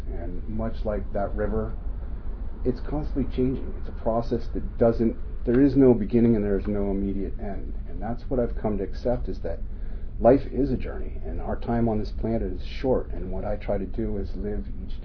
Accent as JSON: {"language": "English", "town": "Daly City", "region": "California", "country": "United States", "tie": "born there", "said": "I was born in 64 in Daly City."}